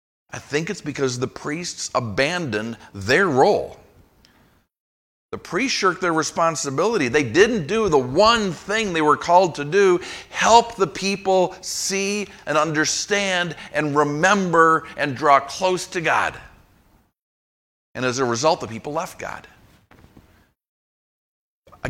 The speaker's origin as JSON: {"language": "English", "country": "Ireland", "said": "Had someone in my old church who called me … Because I'm Irish, and because … they thought sounded better than"}